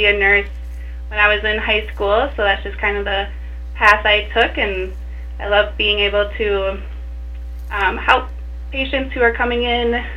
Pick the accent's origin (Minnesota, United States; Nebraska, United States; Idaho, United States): Minnesota, United States; Le Sueur; now in Appleton, United States; I grew up in Lee Sewer, Minnesota, so I'm not from around here, but I went to SDSU in Brookings for my nursing degree and then ended up moving to Appleton in 2020.